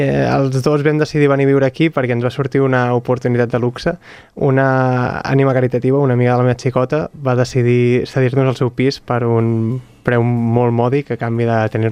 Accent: Barcelona, Catalonia, Spain; now in Sant Cugat, Spain; Jo vinc del barri del Fortpienc de Barcelona i vinc de viure a prop de l'Arc de Triomf

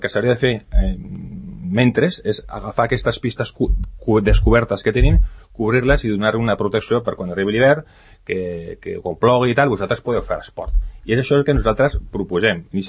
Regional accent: Sant Cugat, Catalonia, Spain; moved away as an adult; Jo vaig marxar de Sant Cugat quan me'n vaig casar

